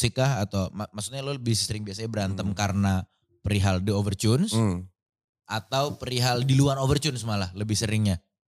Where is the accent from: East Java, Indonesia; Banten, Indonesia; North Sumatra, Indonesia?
North Sumatra, Indonesia; Medan; moved away as an adult; also born or lived in Bandung / Jatinangor; now in Jakarta, Indonesia; Dari gue kuliah, gue berangkat ke Bandung. Kan gue asli Medan. Terus gue berangkat ke Bandung. Terus dari Bandung gue ke Jatinangor sih ya. Dari Jatinangor, empat kan gue. Terus gue kemari ke Jakarta.